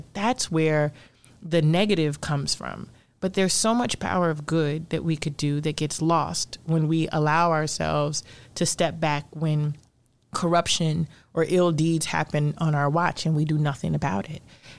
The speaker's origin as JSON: {"language": "English", "region": "Illinois", "country": "United States", "tie": "born or raised there", "said": "I grew up in Cabrini. I used to seek shelter in bathtubs when people were shooting."}